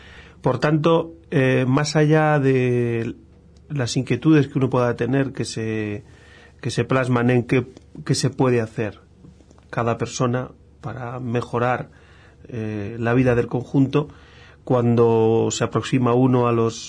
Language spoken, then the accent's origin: Spanish; La Rioja, Spain; Bueno, pues yo soy de ahí, de La Rioja. Es una comunidad al norte de España, en el Valle del Ebro